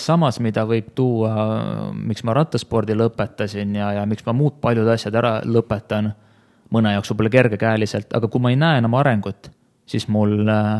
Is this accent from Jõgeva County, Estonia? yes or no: yes; Jõgeva County, Estonia; Minu kodukandis Jõgeva maal on ilusad teed, aga ühtegi sõitu seal ei olnud.